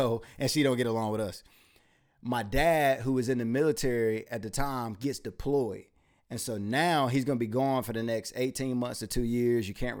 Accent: Rocky Mount, North Carolina, United States; So Rocky Mount's a small town, but you got a lot of different people there because it's you got this small town that's in North Carolina

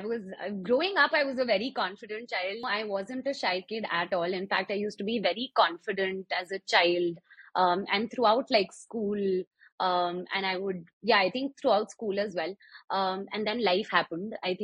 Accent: Delhi, India; I've been born and raised in Delhi. So I was in Delhi at that time as well.

